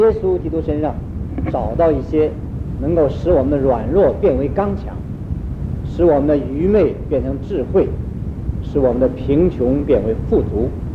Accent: China; 这四方面的长进，我用我们中国人所容易了解的话来说，叫四育并进

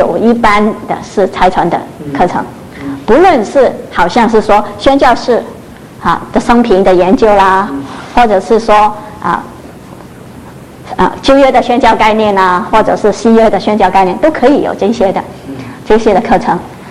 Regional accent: Macau; moved away; 因为我是从澳门出来的，澳门是很小很小的地方，所以就是说好像比较关闭的一个环境

